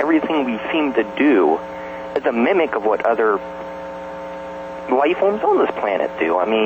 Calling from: Center, Pennsylvania, United States; from Center, Pennsylvania.

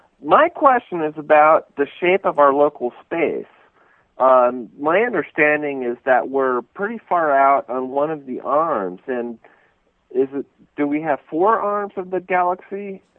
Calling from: Arizona, United States; I'm calling from Arizona.

